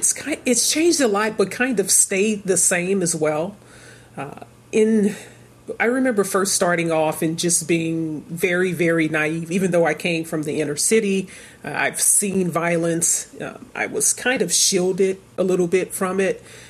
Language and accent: English; St. Louis, Missouri, United States; I grew up in North St. Louis, and it's predominantly African-American.